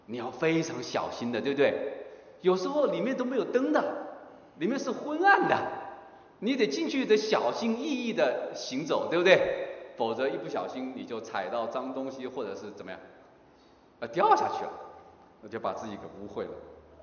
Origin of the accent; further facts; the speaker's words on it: Hubei, China; 我是农村长大，我是在湖北农村长大的。在中国的农村长大的